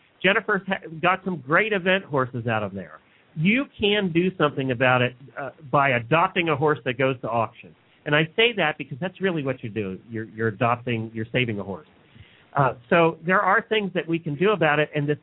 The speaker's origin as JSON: {"language": "English", "town": "New Holland", "region": "Pennsylvania", "country": "United States", "tie": "born or raised there", "said": "I grew up in New Holland. I went to school in New Holland, Pennsylvania."}